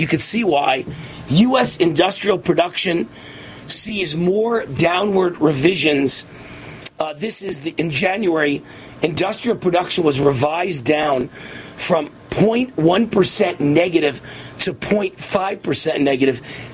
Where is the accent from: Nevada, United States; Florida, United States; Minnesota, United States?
Nevada, United States; And in Nevada, Trump leads by 6 points. That's my home state.